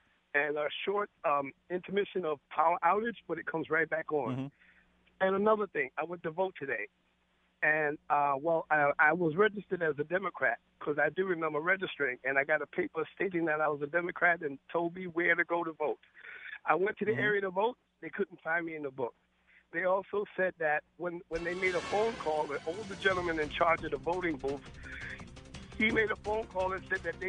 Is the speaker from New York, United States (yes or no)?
yes; New York, United States; We have it in New York. When I came from New York, we have it.